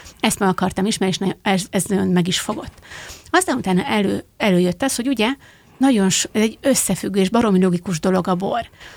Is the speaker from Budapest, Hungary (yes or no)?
no; Heves, Hungary; Egermellől származom